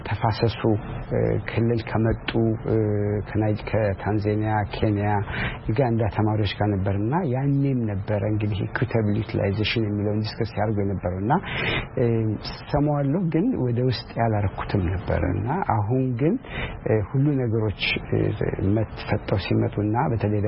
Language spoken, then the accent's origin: Amharic; Ambo, Oromia, Ethiopia; እኔ አምቦ ነው ተወልጄ ያደኩት።